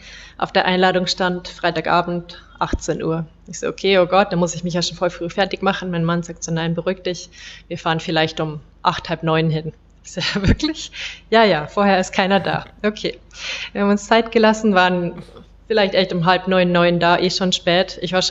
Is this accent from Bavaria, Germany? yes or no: yes; Bavaria, Germany; ich komme aus Bayern